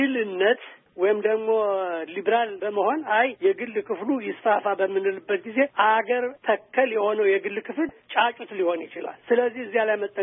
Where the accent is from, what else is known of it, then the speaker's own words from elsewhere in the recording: Gondar, Amhara, Ethiopia; እኔ ያደግኩት ጎንደር ነው። እኔ የተወለድኩት ጎንደር ነው።